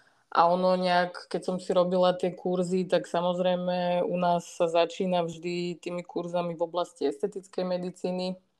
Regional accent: Bratislava, Bratislava Region, Slovakia; Študovala som na Univerzite Komenského, tu v Bratislave. Čiže nikam ďaleko som neodišla, keďže som rodená Bratislavčanka.

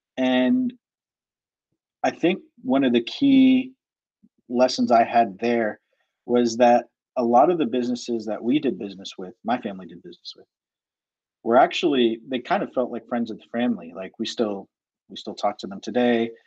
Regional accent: Florida, United States; I'm from Central Florida. There's a store that was new to Central Florida.

